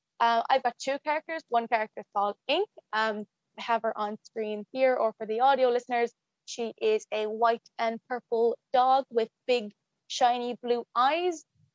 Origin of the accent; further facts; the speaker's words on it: Ireland; So I am a furry. I'm an Irish furry.